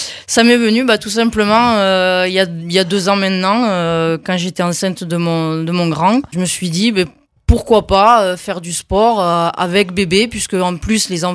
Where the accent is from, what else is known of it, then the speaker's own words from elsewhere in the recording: Rodez, Occitanie, France; De Rodez. Je suis ruthénoise.